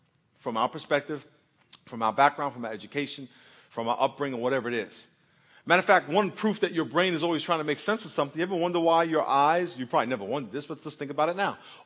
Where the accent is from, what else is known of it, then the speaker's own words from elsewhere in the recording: New York, United States; now in Rancho Penasquitos, United States; They were Filipino kids. And I came from New York. I never met a Filipino in my life